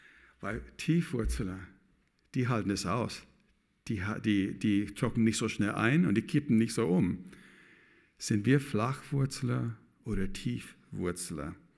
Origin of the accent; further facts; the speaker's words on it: California, United States; German is a second language; ich komme aus der Mojave-Wüste zwischen Los Angeles und Las Vegas. Das ist nur ein bisschen südlich von Death Valley.